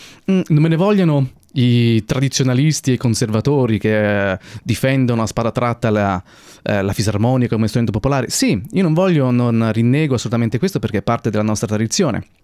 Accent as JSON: {"language": "Italian", "town": "Loreto", "region": "Marche", "country": "Italy", "said": "Io vengo da Loreto, è una piccola cittadina in provincia di Ancona"}